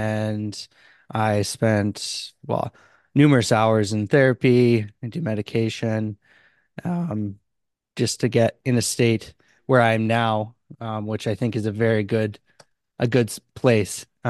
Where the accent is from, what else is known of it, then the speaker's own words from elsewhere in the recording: Alberta, Canada; now in Toronto, Canada; So I was born and raised in Alberta, Canada. And I grew up in a small town, a farming community. And now I'm actually living in Toronto.